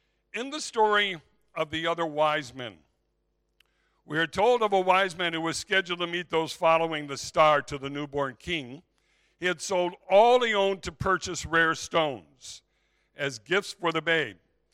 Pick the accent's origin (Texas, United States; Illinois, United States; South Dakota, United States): Illinois, United States; Zion; I was able to spend some time with the both of them in my hometown of Zion, Illinois, and where I was basically raised.